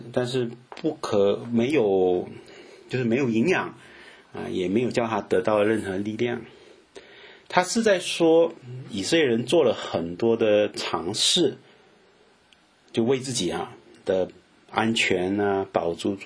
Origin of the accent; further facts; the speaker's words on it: Fujian, China; 就我们福建人说赤峰就是去观光的意思啊